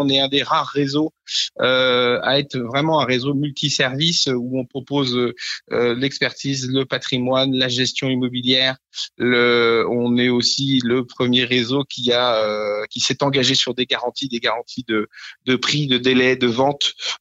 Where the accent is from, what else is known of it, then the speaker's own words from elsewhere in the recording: Rennes, Brittany, France; Alors moi, je suis natif de Rennes, en Ille-et-Vilaine, donc à 100 km de Saint-Brieuc.